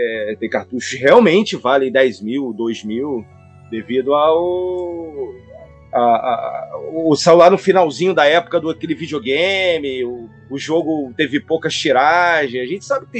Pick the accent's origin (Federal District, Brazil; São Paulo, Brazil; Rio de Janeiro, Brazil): Rio de Janeiro, Brazil; Nessa época eu morava no Rio, sou carioca.